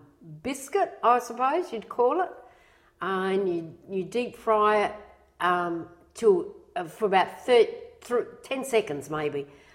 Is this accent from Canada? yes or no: no; Australia; I said, well, I'm Australian of Italian parentage, heritage or background. Oh, okay. Why aren't you Italian? I said, because I was born here.